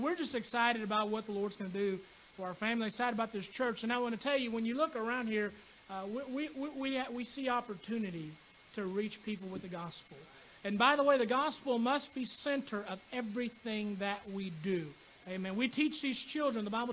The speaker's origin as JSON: {"language": "English", "town": "Phoenix", "region": "Arizona", "country": "United States", "also_born_or_lived": "Chandler, Arizona / Kentucky", "moved": "yes", "said": "Now, originally, I'm actually from Arizona. I was born in Phoenix at Maricopa County Hospital. Lived in Chandler for several years."}